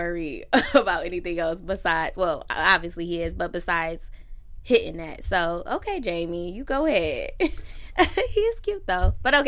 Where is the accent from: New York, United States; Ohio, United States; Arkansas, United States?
New York, United States; Buffalo; I am from Buffalo.